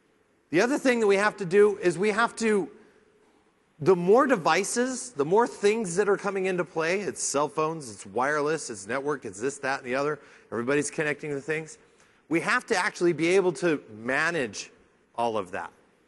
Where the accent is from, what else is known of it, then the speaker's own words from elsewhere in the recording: Seattle, Washington, United States; I'm from Seattle, so it's Starbucks, right?